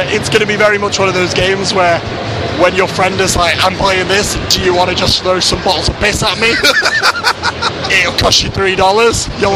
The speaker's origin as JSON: {"language": "English", "town": "Manchester", "region": "North West England", "country": "United Kingdom", "said": "I'm from Manchester as well"}